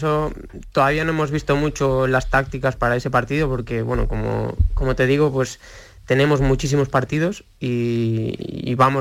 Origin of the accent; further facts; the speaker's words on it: Vigo, Galicia, Spain; Que hablo de Vigo, que es de donde soy yo.